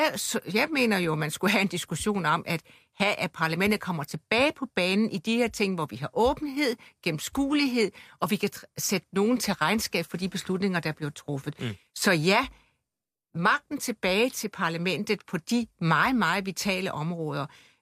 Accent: Region of Southern Denmark, Denmark; jeg var venstremand, jeg var fynbo, jeg var dansker, jeg var europæer.

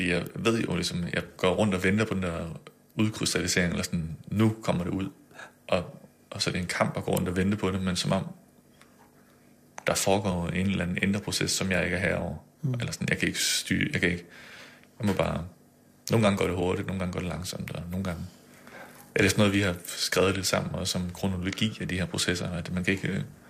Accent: West Jutland, Denmark; Så jeg tog faktisk hjem og bare gik lange ture i Vestjylland, hvor jeg kommer fra

